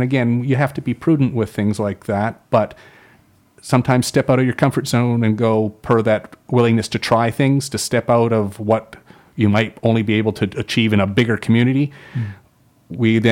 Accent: Salmon Arm, British Columbia, Canada; proud that I came from Salmon Arm. Certainly family, you know, I'm proud I grew up in this community.

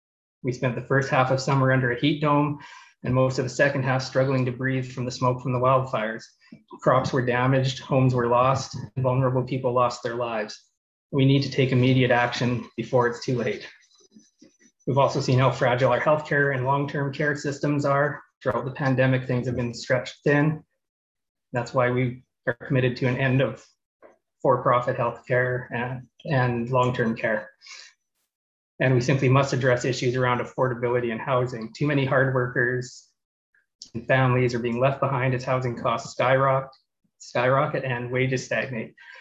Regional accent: Calgary, Alberta, Canada; I'm your NDP candidate for North Okanagan Shuswap. I was born and raised in Calgary, and I've enjoyed a career in mechanical design that had me working for high-tech companies and brought me into the interior in the year 2000.

